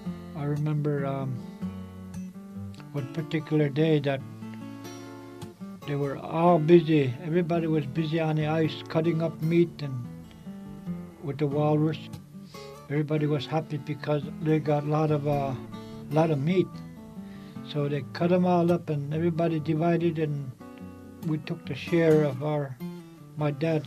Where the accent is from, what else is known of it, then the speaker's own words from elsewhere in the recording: King Island, Alaska, United States; also born or lived in Nome; I was born here in Nome, July 5, 1948. But I was raised at King Island. King Islanders, we do not know how long we've been living on King Island.